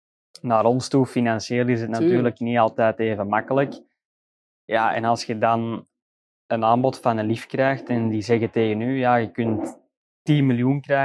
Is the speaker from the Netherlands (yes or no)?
no; Belgium